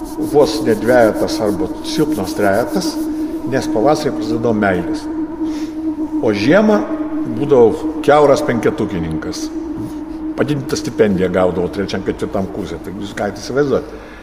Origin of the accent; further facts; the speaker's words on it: Kaunas, Kaunas County, Lithuania; gimiau tokiam ypatingam rajone, Šančiuose aš užaugau.